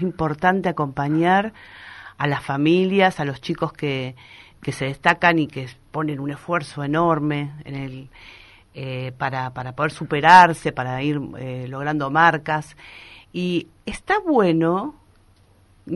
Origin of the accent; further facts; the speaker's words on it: Argentina; es un tema que como argentinos nos debemos también debatir.